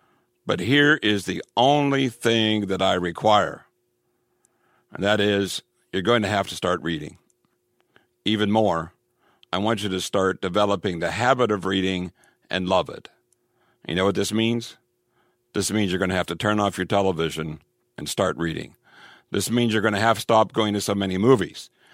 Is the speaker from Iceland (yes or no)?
no; Ireland